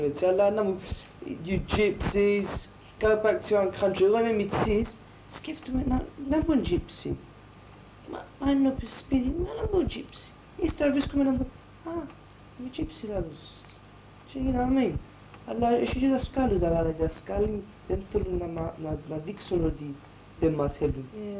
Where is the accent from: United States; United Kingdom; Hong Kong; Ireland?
United Kingdom; England; But I'm from, my parents are from Cyprus. What I'm trying to say is, I'm an English citizen, I was born here